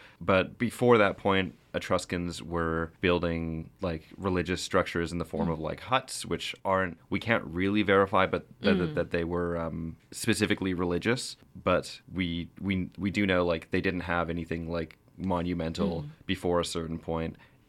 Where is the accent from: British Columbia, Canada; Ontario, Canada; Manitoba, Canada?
Manitoba, Canada; Winnipeg; I'm actually from Winnipeg.